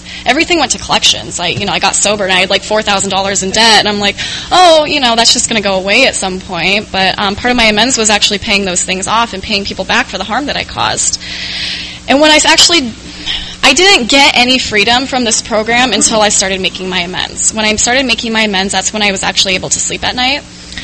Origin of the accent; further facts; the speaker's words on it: Phoenix, Arizona, United States; now in San Diego, United States; So I moved out to San Diego about 2 years ago I'm from Phoenix, Arizona. It's really hot out there today.